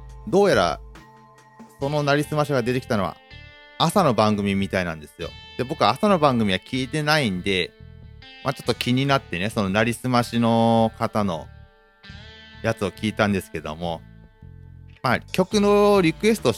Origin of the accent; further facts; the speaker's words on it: Ibaraki, Japan; 地元が茨城ってことなんですけども、この豆田さんが食いついてくれたんですけども、豆田さんも僕も守谷に住んでました